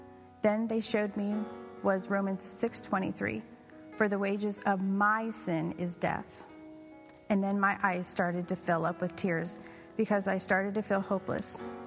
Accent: Philadelphia, Pennsylvania, United States; I grew up in Philly, and I have a mom and a dad and a brother.

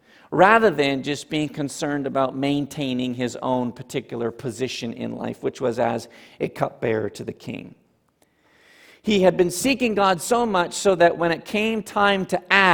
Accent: Ontario, Canada; Funny aside, when I grew up in Ontario, Canada, I can remember saying the Lord's Prayer in school

